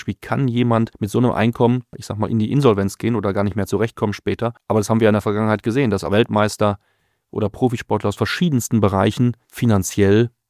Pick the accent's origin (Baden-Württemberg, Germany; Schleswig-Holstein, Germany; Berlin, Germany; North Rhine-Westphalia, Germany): North Rhine-Westphalia, Germany; Dortmund; ansonsten bin ich in Dortmund geboren, habe in Dortmund Fußball gespielt, in der Jugend beim BVB.